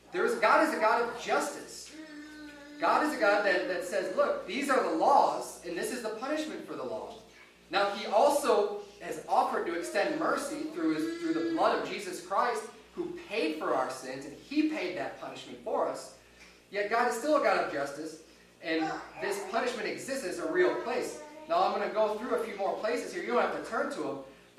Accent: Chicago, Illinois, United States; Originally, I'm from Chicago. That's where I was born and raised.

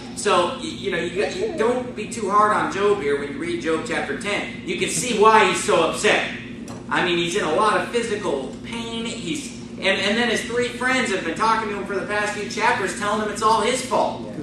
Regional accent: California, United States; And I grew up in California, and I've been exposed to it, and I've never been allergic to it until now.

